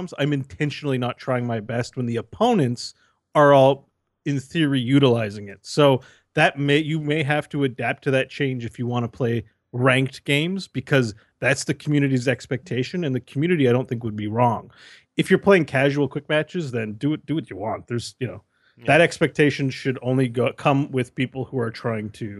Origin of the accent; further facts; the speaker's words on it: Utah, United States; from Utah.